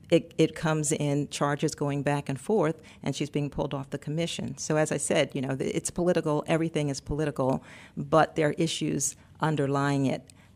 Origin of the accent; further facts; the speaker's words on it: Baltimore, Maryland, United States; now in Charlotte, United States; In Baltimore, my hometown, which has had its own problems. And then, of course, here in Charlotte, we are not immune to these.